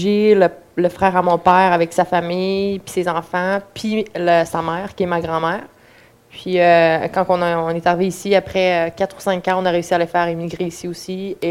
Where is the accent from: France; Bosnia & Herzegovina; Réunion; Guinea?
Bosnia & Herzegovina; moved away; also born or lived in Serbia; on a immigré de ma ville natale, du pays de Bosnie, pour immigrer jusqu'en Serbie